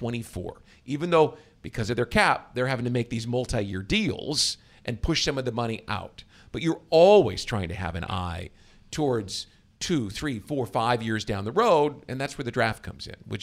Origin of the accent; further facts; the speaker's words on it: Midwest, United States; I'm a Midwesterner. Bagels mean nothing to me, so I would toss the bagels out.